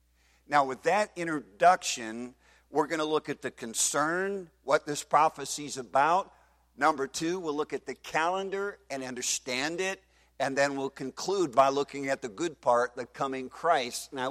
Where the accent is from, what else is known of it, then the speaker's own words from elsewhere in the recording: Canada; now in United States; I am an American, so my people would be the Americans. I am from Canada. Originally, my ancestors, so my people in a way would be Canadians. But I am an American now.